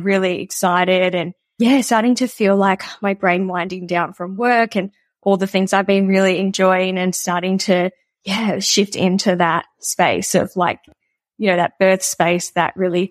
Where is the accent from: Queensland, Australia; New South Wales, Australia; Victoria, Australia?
Victoria, Australia; Melbourne; also born or lived in United States; now in Northern Rivers, Australia; I'm from Melbourne. I grew up in Melbourne, sort of suburbs, and we packed up our bags and moved over to the States. And we've done so many different things. We've since moved interstate to the Northern Rivers.